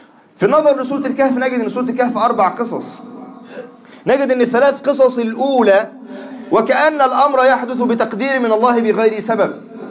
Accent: Egypt; اللهم اجعل بلدنا مصر بلدا أمانا، سخاء رخاء

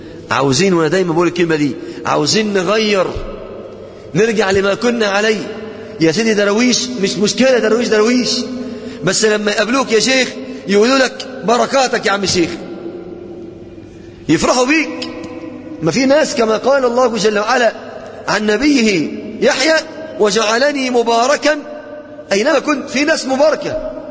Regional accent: Upper Egypt, Egypt; صعيدي، رجالة مصر والله

